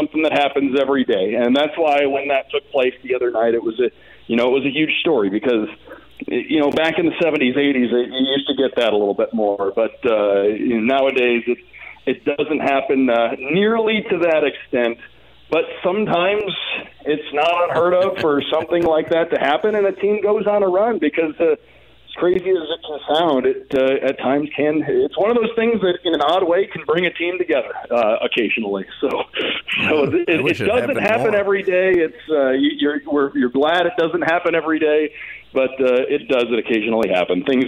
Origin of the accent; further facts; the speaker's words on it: Detroit, Michigan, United States; I grew up in the Detroit area, and that's why we had a lot of White Castles around